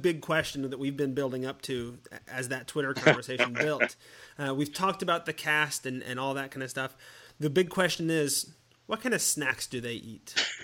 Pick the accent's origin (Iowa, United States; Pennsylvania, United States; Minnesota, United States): Iowa, United States; I grew up in the Midwest in Iowa myself, and always dreamed of going to Gen